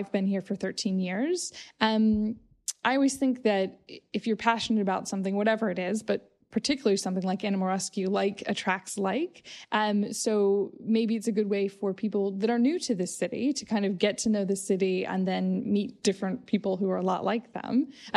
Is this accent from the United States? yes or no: yes; United States; I grew up in the States and there's a lot of breeds